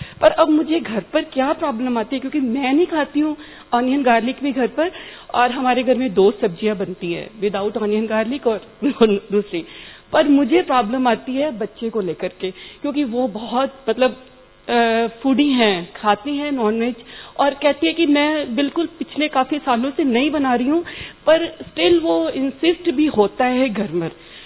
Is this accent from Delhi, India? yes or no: no; Ludhiana, Punjab, India; मैं लुधियाना से हूँ